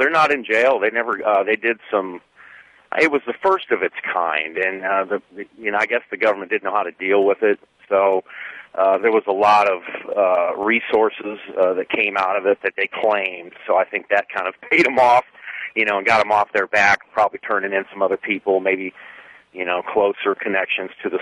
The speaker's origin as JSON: {"language": "English", "town": "Wood River", "country": "United States", "tie": "born or raised there", "said": "They were started back in the late 60s, early 70s by three fellas from my hometown in Wood River."}